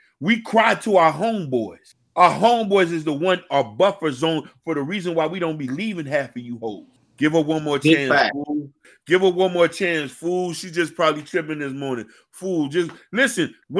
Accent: Miami, Florida, United States; Now, for me, I grew up in Miami, so we wanted the girls with the long weave, fat asses, and you know what I mean?

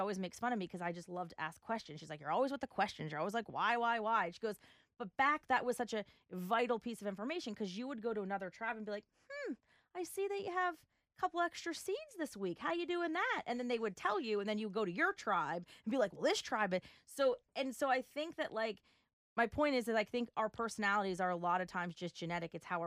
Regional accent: Pennsylvania, United States; I grew up near the Poconos.

